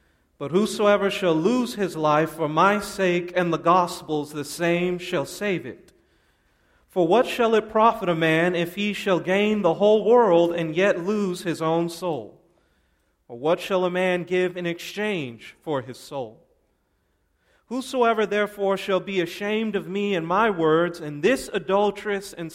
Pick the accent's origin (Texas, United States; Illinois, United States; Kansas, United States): Texas, United States; I'm from Texas. That's how we do it.